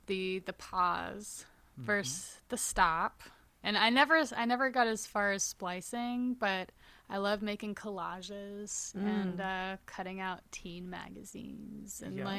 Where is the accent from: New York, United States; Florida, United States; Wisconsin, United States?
New York, United States; my schedule started feeling really crazy for being a New Yorker